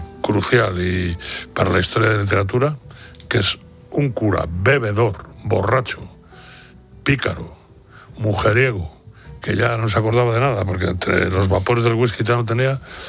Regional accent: Spain; Luego, claro, los españoles además tenemos un problema, que es que México y España están muy, muy vinculados.

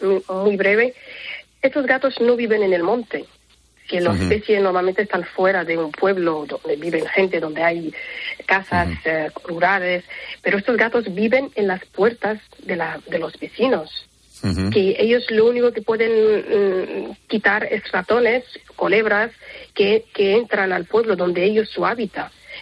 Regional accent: Morocco; Yo soy de Marruecos.

